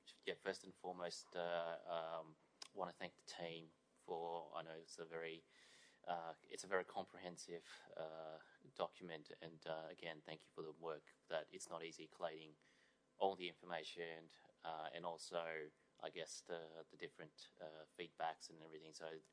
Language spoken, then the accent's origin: English; Shanghai, China; now in Melbourne, Australia; I grew up in Shanghai, and I saw the growth of Pudong on the other side